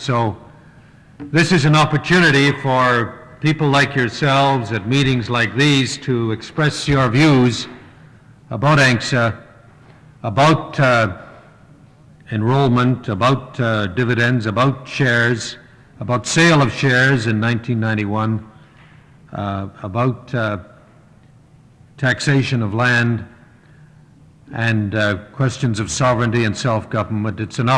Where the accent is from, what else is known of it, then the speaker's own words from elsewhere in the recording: Canada; I am from Canada